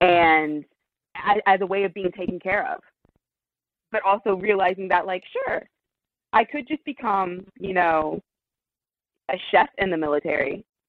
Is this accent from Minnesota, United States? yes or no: no; Fayetteville, North Carolina, United States; growing up in the Fayetteville area and outside of Fort Bragg, I'm surrounded by veterans.